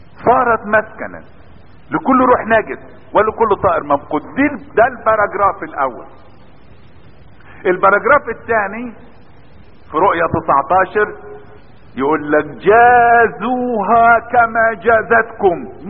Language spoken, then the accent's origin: Arabic; Egypt; عندنا بس في بلدنا مصر